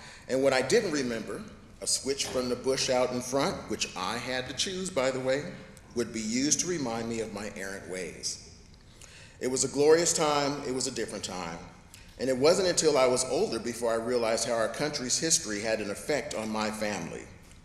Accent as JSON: {"language": "English", "town": "Phoenix", "region": "Arizona", "country": "United States", "tie": "born or raised there", "said": "I grew up in South Phoenix, in a neighborhood that was primarily Black and Mexican."}